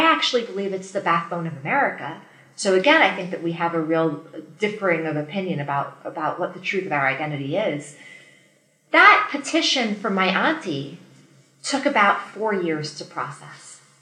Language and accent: English; New York City, New York, United States; I would highly recommend for anyone visiting my hometown, New York City, to visit Ellis Island Museum.